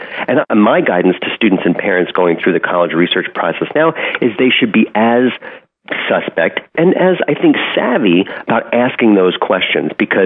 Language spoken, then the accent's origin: English; New York City, New York, United States; the $70,000 sticker cost here at NYU in my hometown